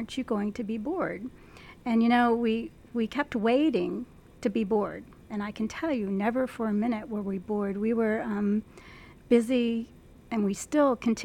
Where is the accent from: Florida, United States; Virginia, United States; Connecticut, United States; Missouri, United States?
Virginia, United States; Richmond; I am. I'm from Richmond. I grew up here. I was born here. I went to high school here.